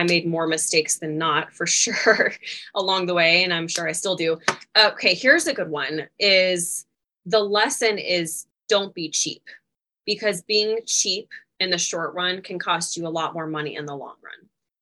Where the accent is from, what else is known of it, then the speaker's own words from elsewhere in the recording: Louisville, Kentucky, United States; I'm from Louisville, Kentucky, though, which normally people from Louisville don't have an accent. It's more Eastern Kentucky, but I'm relieved to know that I don't have a, you know, a hick Kentucky accent.